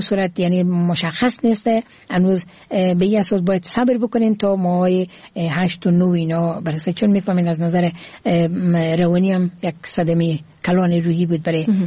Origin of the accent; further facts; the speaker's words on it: Herat, Afghanistan; born there; امی زادگاه من هرات هست